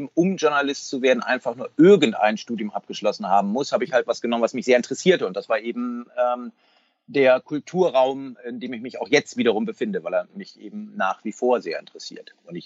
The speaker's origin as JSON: {"language": "German", "region": "Northern Germany", "country": "Germany", "said": "habe ich in Palästina studiert, in der Türkei studiert und dann eben als Norddeutscher sogar in Bayern"}